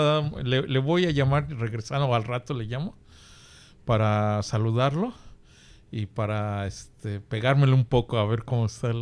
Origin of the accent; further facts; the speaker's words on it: Mexico City, Mexico; born there; Nací en la zona de lo que es la delegación Iztacalco. Y a los tres años me llevaron hacia la colonia de Zaragoza, que ya pertenece a la delegación Venustiano Carranza.